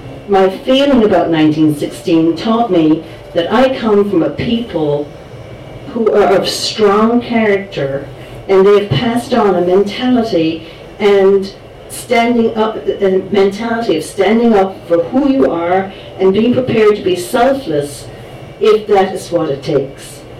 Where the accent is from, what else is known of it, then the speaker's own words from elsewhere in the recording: Cork, Munster, Ireland; born there; I was born in Cork.